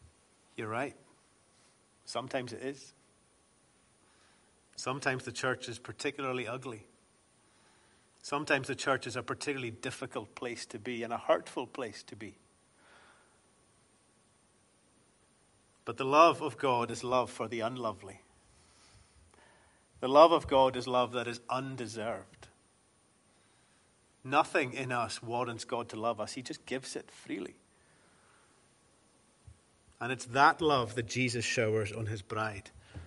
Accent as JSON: {"language": "English", "region": "Scotland", "country": "United Kingdom", "tie": "born or raised there", "said": "I grew up in the Western Isles"}